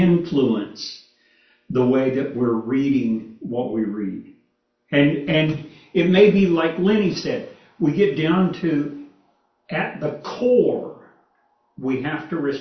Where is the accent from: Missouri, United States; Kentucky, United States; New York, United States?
Kentucky, United States; You know, now, to be honest, I grew up in Kentucky in the 1960s, and I can remember when there were colored drinking fountains and white drinking fountains.